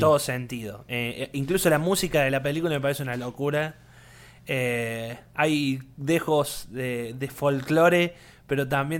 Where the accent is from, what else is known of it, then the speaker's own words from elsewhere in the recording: Argentina; me parece que como argentinos y con experiencias como las que vivimos todos, le damos un significado pero ultra diferente